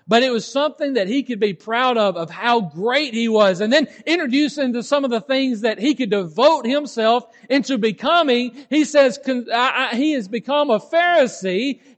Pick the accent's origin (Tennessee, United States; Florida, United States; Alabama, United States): Alabama, United States; I am from Alabama, but they wouldn't let me bring my gun on the plane.